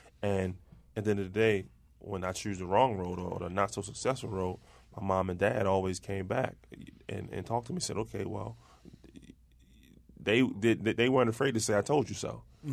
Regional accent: Maryland, United States; Perkins Homes. Yeah. And then I moved to Somerset during my high school

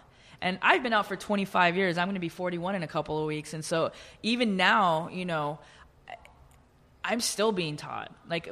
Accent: Austin, Texas, United States; moved away as an adult; now in San Francisco, United States; I mean, to be honest with you, you know, moving to San Francisco, really, I came from Austin, Texas, and I moved to San Francisco when I was 28

